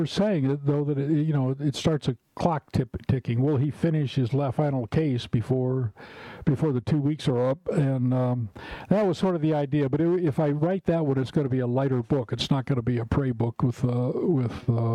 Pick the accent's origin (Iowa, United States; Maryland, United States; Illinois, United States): Iowa, United States; All of us kids still get together for reunions. You know, we come from Iowa.